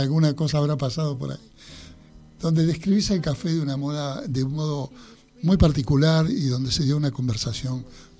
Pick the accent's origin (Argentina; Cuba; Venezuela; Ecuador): Argentina; yo también soy hijo de inmigrantes y demás, como muchos argentinos.